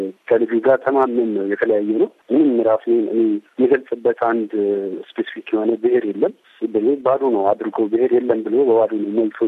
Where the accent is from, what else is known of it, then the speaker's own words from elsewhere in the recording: Addis Ababa, Ethiopia; እኔ አዲስ አበባ ነው ተወልጄ ያደግኩት፣ እናትና አባቴ ከሁለት ብሔር ነው የመጡት። አንድ ብሔር መርጬ እኔ የዚህ ብሔር አባል ነኝ የሚለው ብሔር የለኝም።